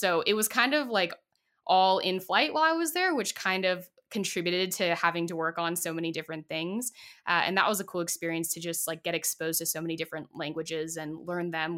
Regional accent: Boulder, Colorado, United States; But I'm from Boulder originally in Colorado, and I went to school in California, and I really wanted to come home.

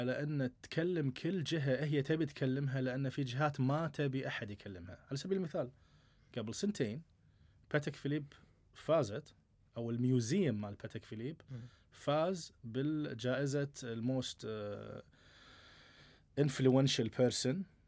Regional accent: Kuwait; يعني إحنا تعودنا إن هذا الساعات شوية الكالتشر مالنا يكون التحفظ فيه هو الشيء السائد

